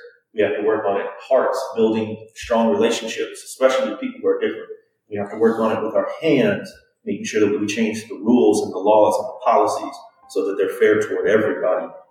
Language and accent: English; Chicago, Illinois, United States; Like my family, I grew up near Chicago. So my family came up in like the 1920s and 30s from the South, but not everyone did.